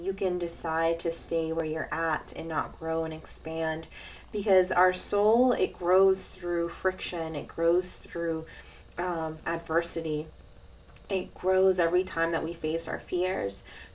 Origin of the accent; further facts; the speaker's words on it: Mexico; I'm originally from Mexico